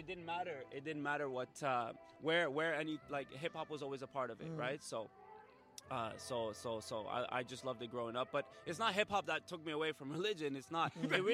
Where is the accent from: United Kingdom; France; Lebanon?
Lebanon; Yo, my like, as it would be for Lebanese families, right? I'm from Lebanon.